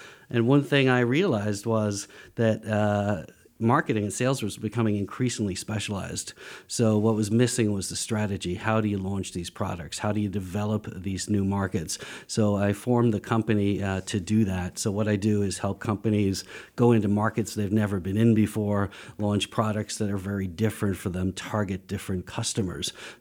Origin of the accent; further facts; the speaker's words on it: Dublin, Leinster, Ireland; Yeah, so I grew up in Dublin, Ireland